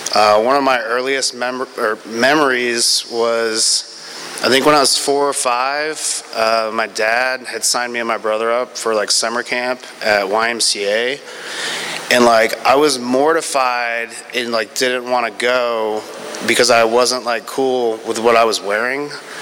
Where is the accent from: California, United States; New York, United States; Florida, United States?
Florida, United States; Tampa; I grew up in Tampa, just like Tyler.